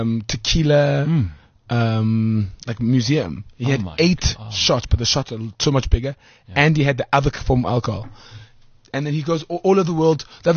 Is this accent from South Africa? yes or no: yes; Gugulethu, Western Cape, South Africa; I was raised in Guguletu.